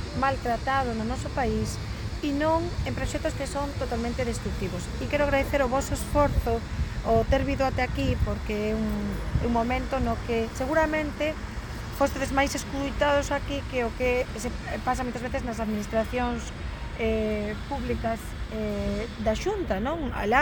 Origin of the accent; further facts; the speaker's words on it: Galicia, Spain; agradecer precisamente como eurodiputada galega o orgullo de ter traído esta denuncia